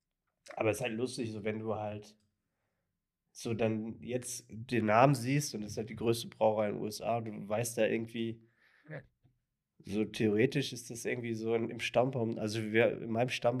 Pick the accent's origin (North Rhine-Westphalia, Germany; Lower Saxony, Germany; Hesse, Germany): North Rhine-Westphalia, Germany; Dortmund; Siehst du, und wir kommen ja aus Dortmund.